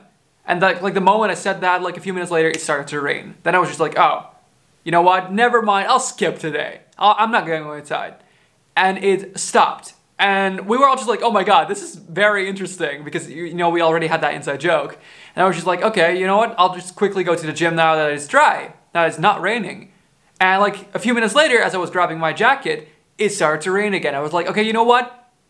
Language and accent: English; Groningen, Netherlands; I went back to my hometown where I live right now, Groningen.